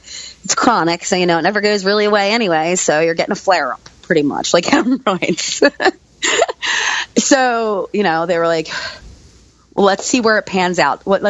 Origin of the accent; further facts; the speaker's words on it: Pennsylvania, United States; but I'm from Pennsylvania. It wasn't going to happen here.